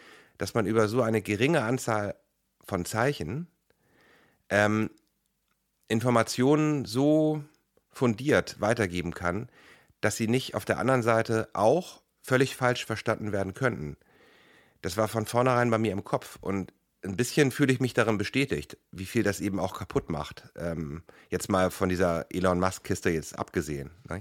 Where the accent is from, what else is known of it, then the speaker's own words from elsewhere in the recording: Hamburg, Germany; born there; ich bin in Hamburg geboren